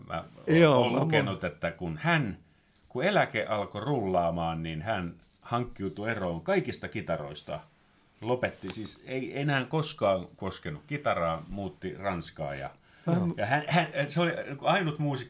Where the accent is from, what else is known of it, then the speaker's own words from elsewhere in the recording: Helsinki, Uusimaa, Finland; kun mä oon Maunulasta kotoa, niin mä tunnen aika hyvin tuon seudun.